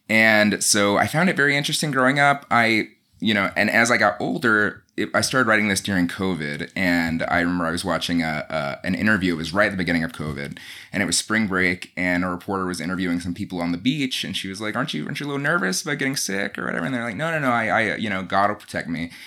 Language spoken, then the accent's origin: English; Georgia, United States; I've always been sort of fascinated with religion because I grew up in Georgia.